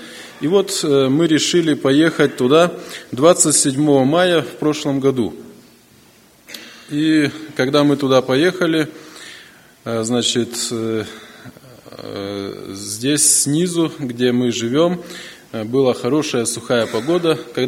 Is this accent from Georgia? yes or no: no; Kadzhi-Say, Issyk-Kul Region, Kyrgyzstan; Я из Кыргызстана, с Иссык-Кульской области, южный берег Иссык-Куля, поселок Каджысай.